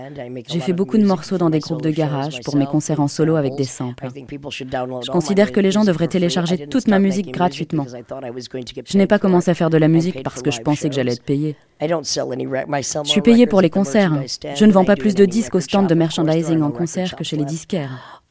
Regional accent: United States; French is a second language; now in Barcelona, Spain; Je suis américaine. C'est le pays le plus hypocrite de la planète.

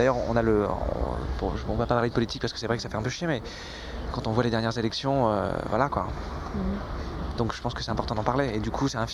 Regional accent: Paris, Île-de-France, France; Je suis originaire de Paris, mais en même temps, il y a un truc qui m'a attiré aussi dans cette histoire

